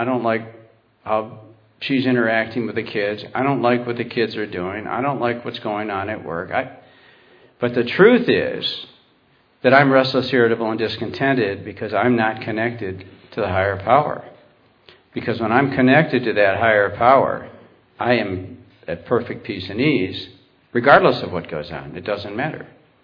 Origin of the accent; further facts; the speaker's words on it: Warsaw, New York, United States; I grew up out in Warsaw, New York. Warsaw is a little town of about 3,500 people